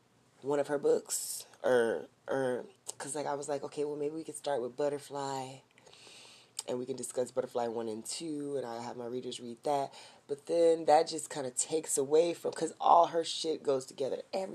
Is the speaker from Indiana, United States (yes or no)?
no; Corpus Christi, Texas, United States; because I don't know anybody else from Corpus Christi, because she's from my hometown